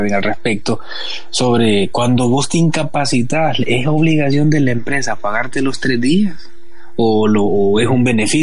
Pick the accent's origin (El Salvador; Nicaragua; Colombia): El Salvador; Somos salvadoreños, mis hermanos, brothers.